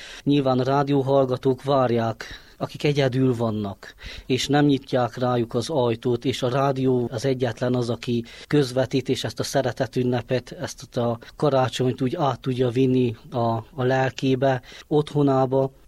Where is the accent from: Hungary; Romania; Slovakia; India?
Romania; Csíkmenaság, Harghita; Vidéken nőttem fel, óvodás éveim ott voltak Csíkmenaságon